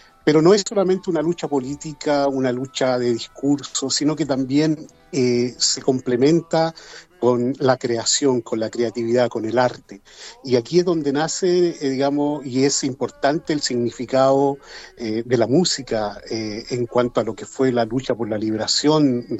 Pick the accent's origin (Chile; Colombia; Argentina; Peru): Chile; actualmente estamos con un salvadoreño y somos dos chilenos